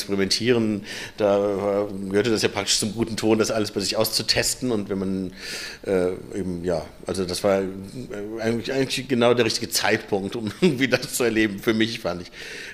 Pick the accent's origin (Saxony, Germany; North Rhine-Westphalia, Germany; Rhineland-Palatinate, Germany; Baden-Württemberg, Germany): North Rhine-Westphalia, Germany; Cologne; Meine Kindheit war hier in Köln. Die war geboren bin ich hier in Sülz, falls es jemand kennt, falls sich jemand in Köln auskennt. Und bin dann mit 3 ein bisschen nach draußen gezogen